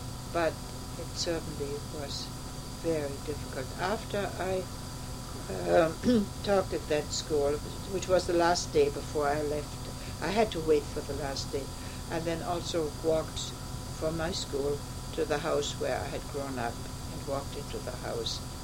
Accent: Germany; English is a second language; growing up in Germany under Hitler as a Jew.

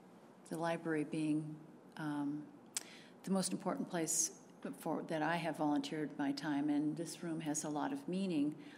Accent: Burbank, California, United States; I was raised in the West. I was an original Valley girl. I was born in beautiful downtown Burbank. And my father and mother had settled in the Valley, San Fernando Valley, after World War II.

